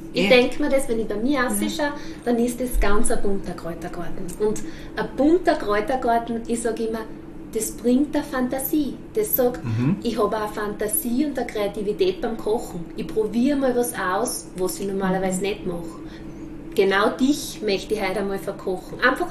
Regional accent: Styria, Austria; wie man bei uns in der Steiermark sagt

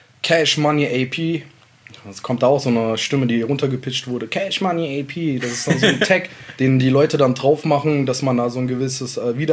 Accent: Sulaymaniyah, Sulaymaniyah Governorate, Iraq; Ich komme ursprünglich aus Nordirak, Slemani. Ich bin Kurde.

